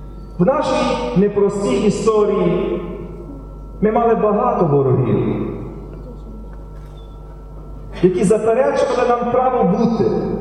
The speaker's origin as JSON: {"language": "Ukrainian", "town": "Stryi", "region": "Lviv Oblast", "country": "Ukraine", "tie": "born or raised there", "said": "першого єпископа у моєму рідному місті Стрию"}